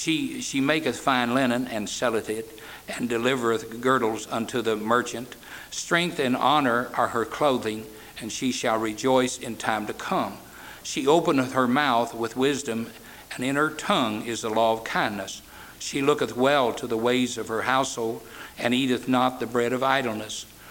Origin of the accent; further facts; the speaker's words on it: Fillmore, Indiana, United States; I grew up right outside of Fillmore, Indiana. It's a big town.